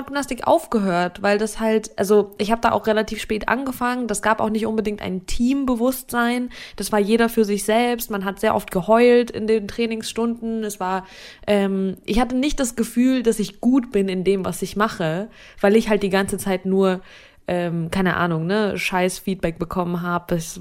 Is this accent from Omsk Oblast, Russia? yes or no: no; Saint Petersburg, Russia; St. Petersburg, meine Heimatstadt